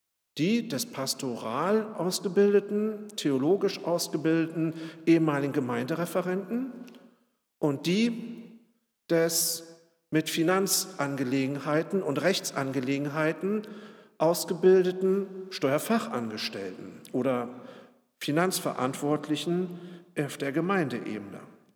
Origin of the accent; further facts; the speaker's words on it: Braunschweig, Lower Saxony, Germany; moved away as an adult; Auch ich bin in der Friedenskirche in Braunschweig groß geworden und in der Stadt vor über 50 Jahren geboren. Allerdings habe ich Braunschweig schon 1992 verlassen